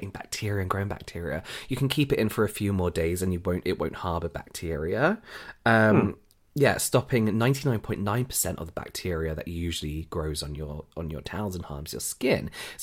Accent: England, United Kingdom; I'm going to call them flannels, sorry, because I'm English and I'm used to calling them flannels.

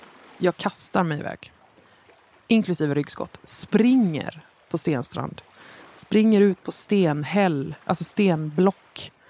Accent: Nybro, Kalmar County, Sweden; Nej, jag är uppvuxen i Småland, så nej.

